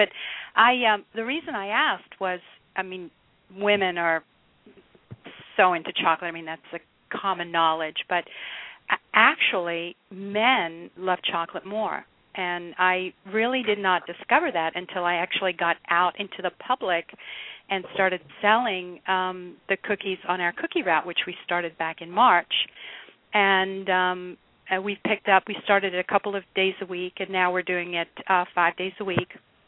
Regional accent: Australia; also born or lived in Brazil; I grew up in Australia, and I was born in Brazil, grew up in Australia.

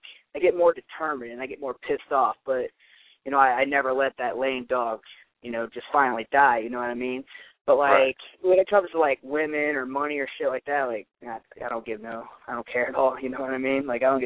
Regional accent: Dayton, Ohio, United States; So when you hear that constantly, like, oh, where are you from? Dayton, Ohio.

